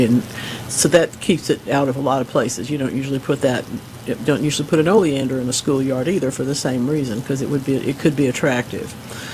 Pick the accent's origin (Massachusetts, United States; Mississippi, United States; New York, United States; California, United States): Mississippi, United States; Gulfport; I grew up in Gulfport, you know, they were practically tall as the house, beautiful oleanders, big old things